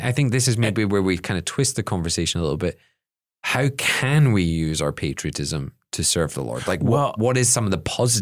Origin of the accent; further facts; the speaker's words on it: United Kingdom; And I'm British.